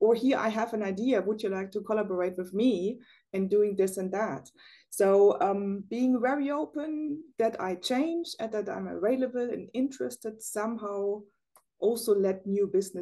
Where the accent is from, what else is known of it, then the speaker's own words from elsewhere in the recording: East Germany, Germany; English is a second language; moved away as an adult; now in Netherlands; I'm originally from East Germany and moved in 2010 to the Netherlands.